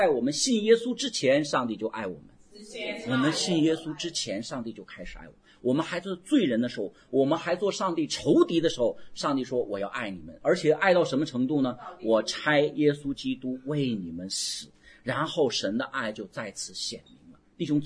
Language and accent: Chinese; China; 我们中国人如果婚礼头什么一拜天地，二拜父母